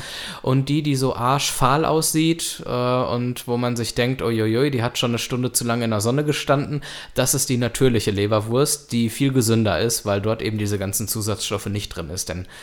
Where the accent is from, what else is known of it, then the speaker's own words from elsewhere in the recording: Dortmund, North Rhine-Westphalia, Germany; Wir sind ja Dortmunder, wir senden ja hier auch im Lokalradio und so.